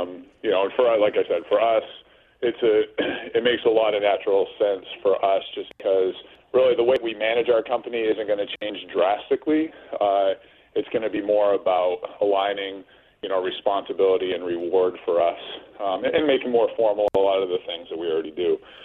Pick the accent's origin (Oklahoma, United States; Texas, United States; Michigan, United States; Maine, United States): Maine, United States; Pittsfield; I grew up in Pittsfield, had left, gone out of state. I moved the company back with me about 8 years ago.